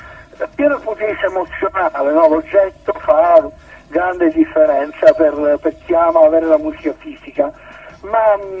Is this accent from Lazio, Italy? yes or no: no; Catania, Sicily, Italy; ritornava qui a Catania, perché noi siamo di Catania